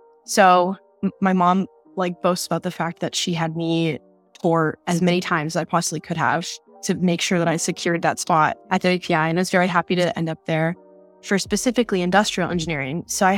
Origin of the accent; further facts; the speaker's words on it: Lancaster, Massachusetts, United States; Yeah, so I am local. I'm from Lancaster, Mass.